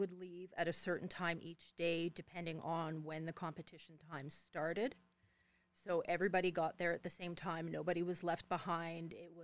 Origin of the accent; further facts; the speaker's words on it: Calgary, Alberta, Canada; now in Fort McMurray, Canada; I've been here about 15 years, born and raised in Calgary.